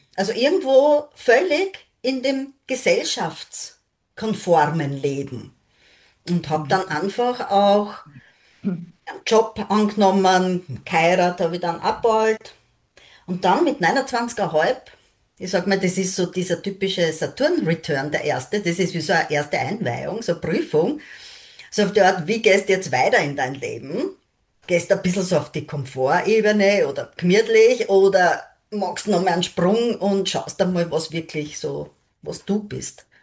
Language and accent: German; Vienna, Austria; Ich komme aus Wien, bin in Wien wohnhaft. Bin aus der Generation der Babyboomer